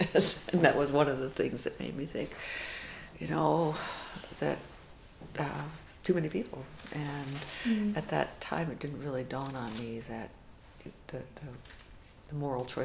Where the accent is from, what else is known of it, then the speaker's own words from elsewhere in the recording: Sault Ste. Marie, Michigan, United States; born there; now in Alaska, United States; I was born in Michigan's Upper Peninsula in the little town of Sault Ste. Marie there. And was always drawn to Alaska, and here I am.